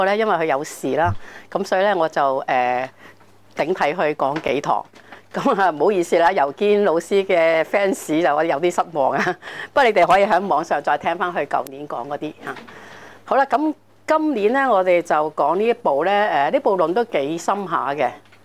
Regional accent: China; 我哋中國人

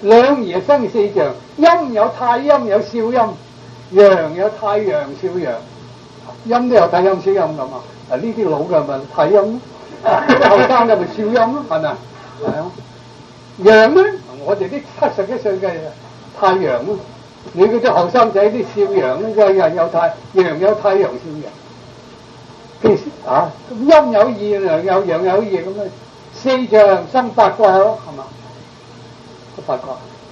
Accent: China; 我中國人真聰明

